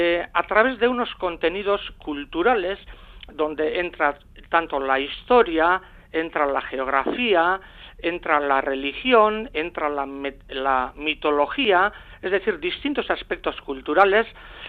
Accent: Morga, Basque Country, Spain; yo soy de Morga, y claro, nosotros estudiamos castellano en la escuela, pero la catequesis en la sacristía la recibíamos en euskera.

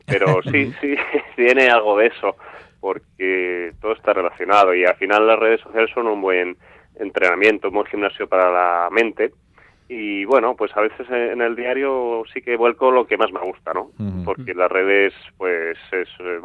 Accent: Pamplona, Navarre, Spain; Será que soy de Pamplona y al final somos todos mucho más pudorosos

